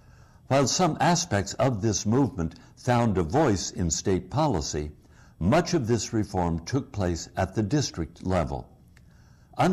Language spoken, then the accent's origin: English; Illinois, United States; In my home state of Illinois, a major reform initiative was passed in 1985.